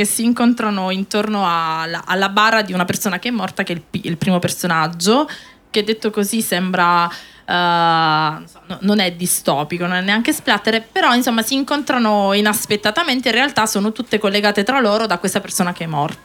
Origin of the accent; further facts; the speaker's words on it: Calabria, Italy; io sono calabrese, quindi un tuo compaesano, conterraneo.